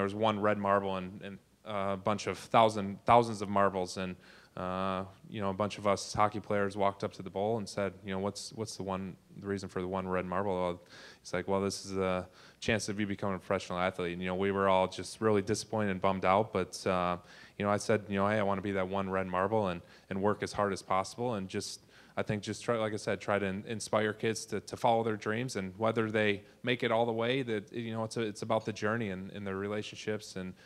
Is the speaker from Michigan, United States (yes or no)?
yes; Michigan, United States; I thought that I had a unique story growing up in Michigan then playing for the Red Wings